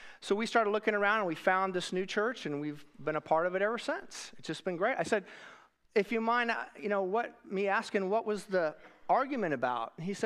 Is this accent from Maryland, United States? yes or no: no; Wichita, Kansas, United States; So I have some very special memories of the church that I grew up in Wichita, Kansas, Countryside Christian Church.